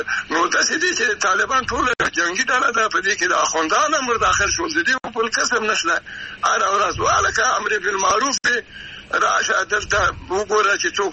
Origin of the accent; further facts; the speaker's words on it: Afghanistan; زه افغان یم نارینه، خو ته هم د موږ افغان لور یې